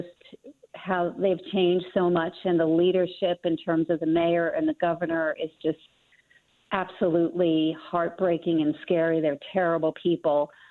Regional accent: New York, United States; because I'm from New York and I love New York and the city.

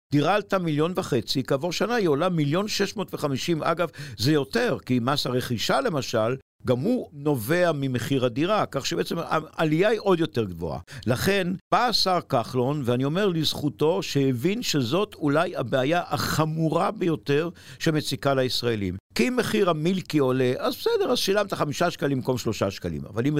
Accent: Jerusalem, Jerusalem District, Israel; born there; אני ירושלמי, נולדתי בה, ואני מכיר את השכונות.

